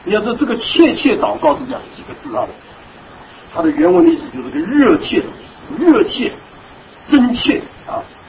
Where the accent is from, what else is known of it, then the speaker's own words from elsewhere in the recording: China; 我们中国人常常讲的，有很多人很会打太极拳